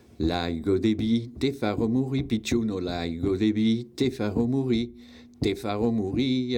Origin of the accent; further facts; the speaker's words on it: Paris, Île-de-France, France; je suis un Parisien qui vient souvent sur l'Aubrac